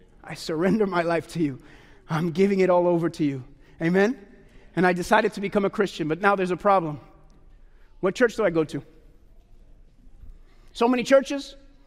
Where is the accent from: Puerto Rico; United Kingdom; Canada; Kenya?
Puerto Rico; when I was growing up in Puerto Rico